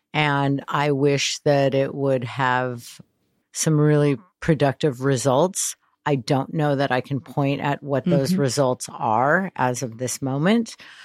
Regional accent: United States; I was wondering because I felt like being an American girl watching that go down

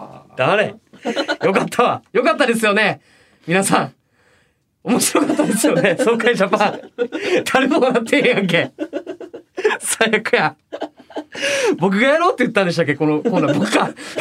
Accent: Osaka, Japan; 大阪人の僕

